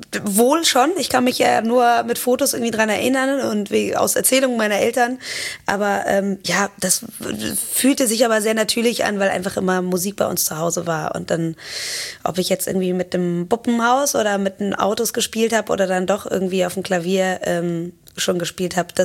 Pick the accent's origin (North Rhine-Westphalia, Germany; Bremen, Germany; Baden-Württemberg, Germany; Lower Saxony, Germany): North Rhine-Westphalia, Germany; Cologne; Ich bin durch und durch Kölnerin.